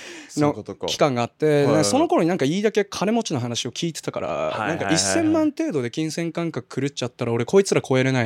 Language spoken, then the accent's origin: Japanese; Aomori, Japan; 俺が青森に別にいなくても、なんか青森から来た人がこっちに来た時になんかその自分が出てきた時と同じような気持ちになると思うから